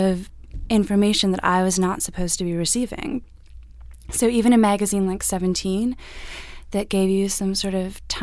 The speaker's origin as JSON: {"language": "English", "country": "Canada", "said": "I am Canadian."}